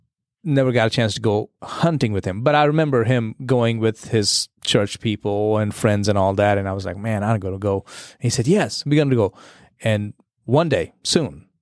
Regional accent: India; As you guys know, I grew up in India, and we didn't hunt.

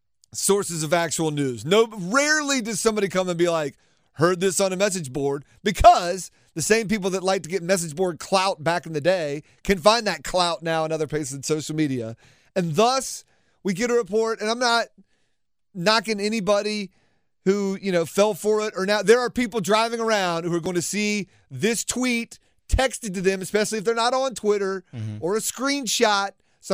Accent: Raleigh, North Carolina, United States; I grew up here in North Carolina, Rod. I'm a Raleigh native

